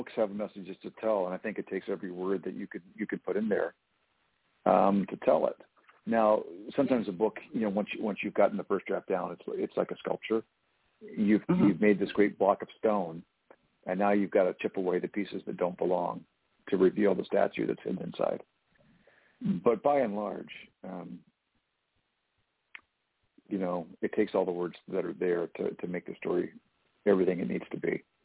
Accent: the South, United States; I make angel biscuits because I'm from the South. And, you know, we got some culture here in the South

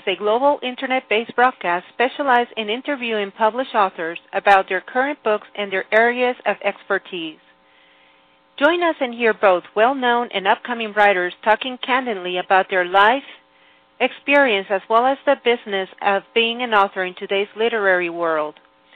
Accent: Venezuela; My parents are survivors of World War II in Italy, and they migrated to Venezuela, and then I came from Venezuela.

